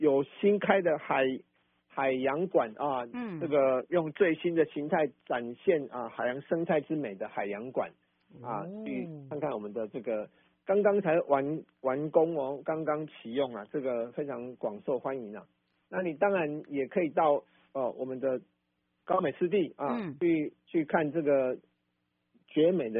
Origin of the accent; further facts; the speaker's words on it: Taichung, Taiwan; 我们台中人有温度的人情味哈